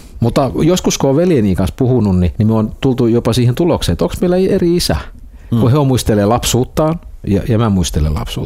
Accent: Turku, Southwest Finland, Finland; Mä oon kotosin Turusta, eli on syntysi Kivikartion tiellä Turussa asfaltin keskellä.

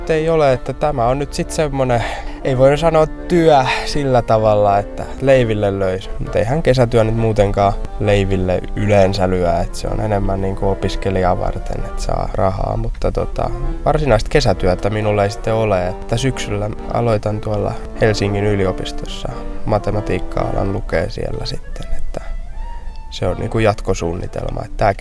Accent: Pori, Satakunta, Finland; mä sanoin, että totta kai mä oon Porista

